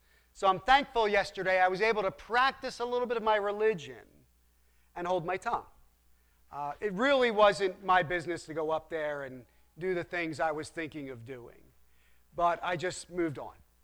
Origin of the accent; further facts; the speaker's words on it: Philadelphia, Pennsylvania, United States; And I'm from Philadelphia. I've seen a lot of discourteous things.